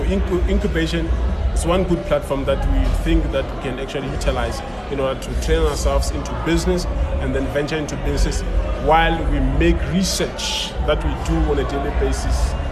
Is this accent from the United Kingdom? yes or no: no; Limpopo, South Africa; Like you can see, we are from Limpopo.